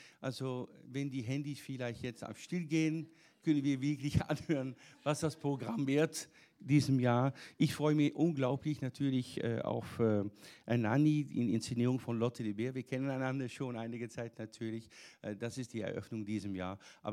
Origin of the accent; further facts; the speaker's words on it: Netherlands; Also ich bin aufgewachsen in den Niederlanden, wie gesagt